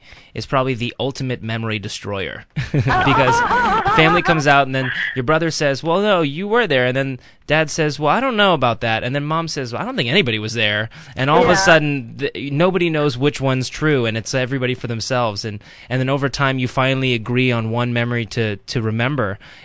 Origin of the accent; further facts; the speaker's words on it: New York, United States; And I'm from the East Village, too.